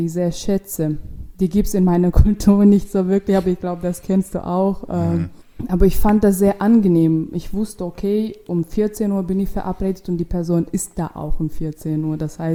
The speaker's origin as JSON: {"language": "German", "country": "Russia", "accent": "Russian", "second_language": "German", "said": "Und wegen meinem Akzent dachten halt die Leute, dass ich halt dieses R, fränkisches R, also bayerisches R, ich so, nee, das ist das Russische."}